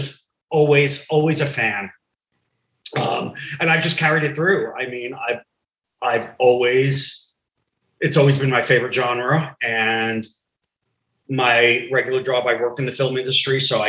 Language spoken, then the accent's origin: English; New York, United States; growing up in New York, I would watch creature features and chiller theater as a kid